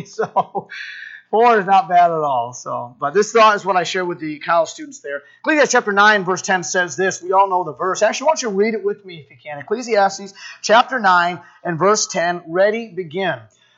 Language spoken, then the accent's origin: English; Massachusetts, United States; I learned it in Christian Academy growing up in Massachusetts.